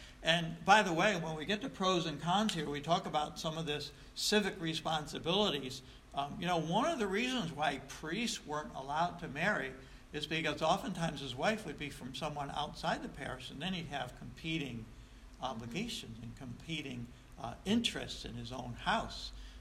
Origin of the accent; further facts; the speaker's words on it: Troy, New York, United States; I grew up in South Troy, and heavily Roman Catholic. I knew one person who was Protestant my whole growing up years.